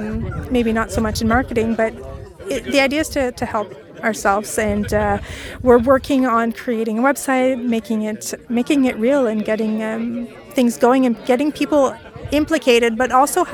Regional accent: Aylmer, Quebec, Canada; said, okay, it's time to come back home because I'm from Aylmer.

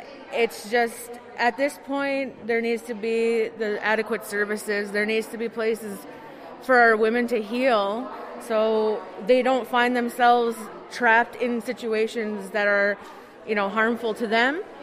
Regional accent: New Brunswick, Canada; and I'm from Tobik First Nation, Ngukuk.

